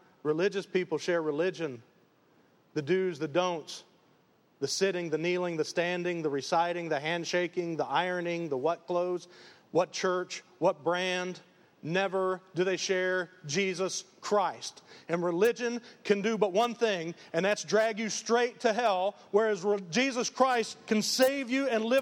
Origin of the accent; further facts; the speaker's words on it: Detroit, Michigan, United States; You know, I came from Detroit, and I had family members.